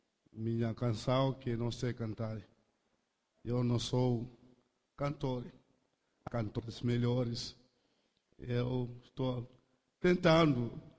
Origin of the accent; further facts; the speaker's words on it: Mozambique; sou de Moçambique, África.